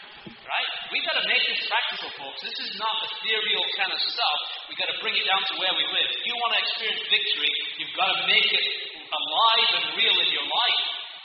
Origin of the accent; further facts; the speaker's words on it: United Kingdom; now in United States; Forgive me as a Brit there, but. Although the weather's miserable, that's why I live in the U.S.